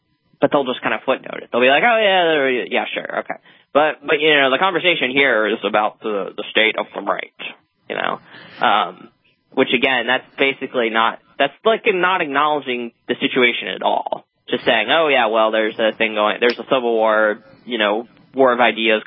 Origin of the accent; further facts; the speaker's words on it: Pennsylvania, United States; like Bob Casey in my home state of Pennsylvania